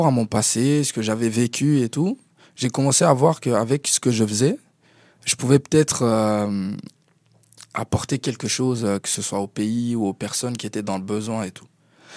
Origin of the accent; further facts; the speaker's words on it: Switzerland; j'ai grandi en Suisse depuis l'âge de 10 ans à peu près.